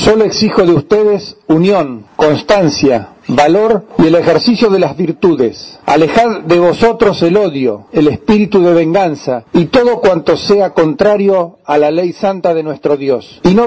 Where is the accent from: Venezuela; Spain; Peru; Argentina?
Argentina; que nos identifican hoy como argentinos